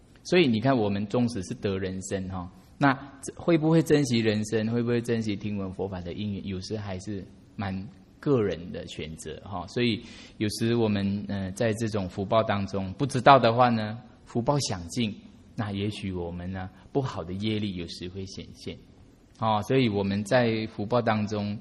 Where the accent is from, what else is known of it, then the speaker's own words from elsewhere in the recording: Sabah, Malaysia; moved away; 大家有听过沙巴吗？神山那个地方啊，啊，我家乡就在那边。